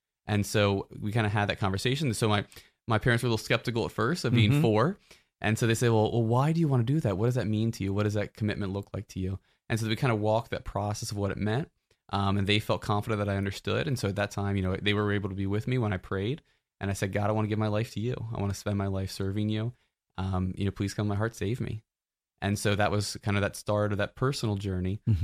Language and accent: English; Delaware, United States; I'm actually from Delaware. And so I was born outside of Philadelphia, so probably, 15, 20 minutes from Philly. And that's where I grew up.